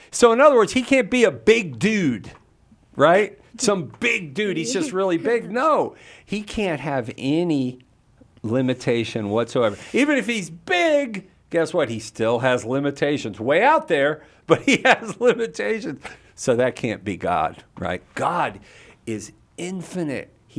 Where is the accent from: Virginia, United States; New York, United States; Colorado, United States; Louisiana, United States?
Virginia, United States; Falls Church; also born or lived in Woodbridge; What part of Virginia do you live in? I'm originally from Falls Church, and I lived in Woodbridge for many years. How about you?